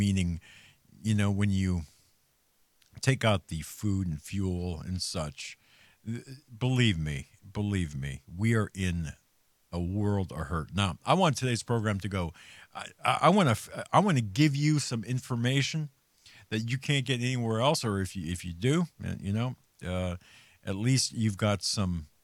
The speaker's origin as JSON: {"language": "English", "region": "Pennsylvania", "country": "United States", "tie": "born or raised there"}